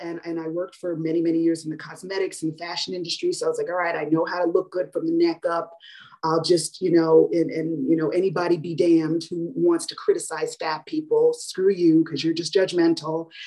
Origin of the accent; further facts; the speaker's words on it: South Orange, New Jersey, United States; I'm from North Jersey, by the way, I'm from South Orange.